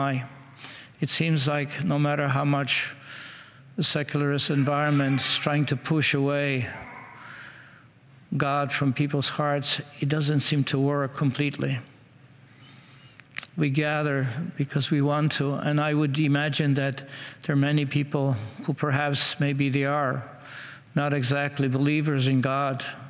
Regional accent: Washington, District of Columbia, United States; I come from Washington, D.C. area

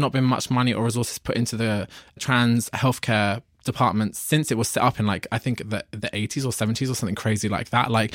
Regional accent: London, United Kingdom; And I'm from London. I'm even from like the worst place in the world to be trans.

